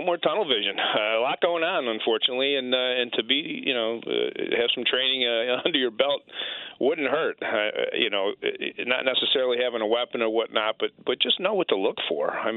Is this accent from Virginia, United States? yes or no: no; New York, United States; Yeah, well, again, I'm from New York.